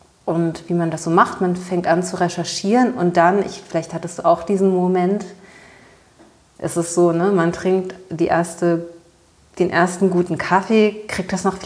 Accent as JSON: {"language": "German", "region": "Berlin", "country": "Germany", "tie": "born or raised there", "said": "mir als Teenager in West-Berlin"}